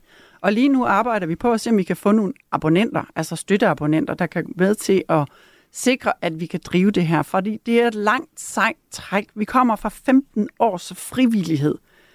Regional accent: Jutland, Denmark; Jeg er fra Jylland

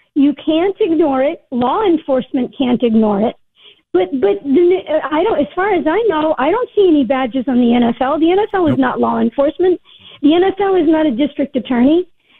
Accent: United States; I'm American before I'm a football fan.

